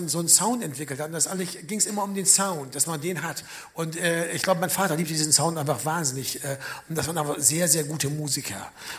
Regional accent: Bremen, Germany; Aus Bremen-Sebersbrück, aus Bremen-Ost. Also quasi so, da kann man eine tote Katze rüberwerfen von dem, wo ich aufgewachsen bin und dem, wo er aufgewachsen ist.

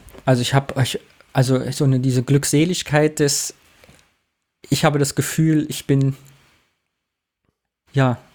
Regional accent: East Germany, Germany; Nee, ich bin in der DDR noch aufgewachsen.

